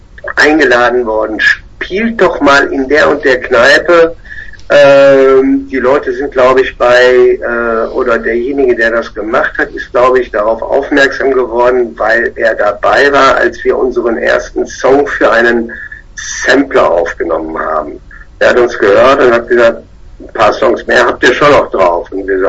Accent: Bottrop, North Rhine-Westphalia, Germany; Wir kommen aus Bottrop, exakt im Morgen. Aus dem schönen Ruhrgebiet.

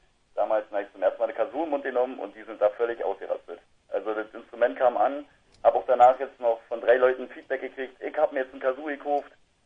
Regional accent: Kloppo, Brandenburg, Germany; Also, wir kommen aus Kloppo, ein Dorf in der Uckermark bei Prenzlau.

